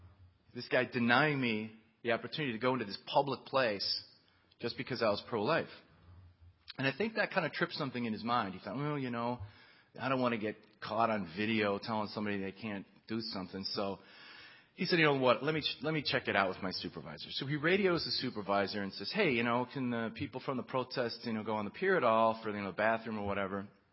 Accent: Illinois, United States; I grew up on Lake Michigan, biking up and down Lake Michigan. I used to bike along Navy Pier.

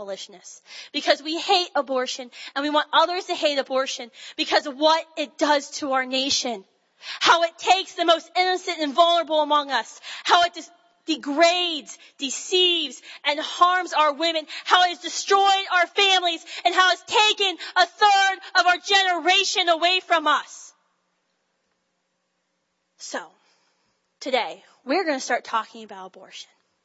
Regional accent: West Virginia, United States; I'm from West Virginia. I know the answer to that one.

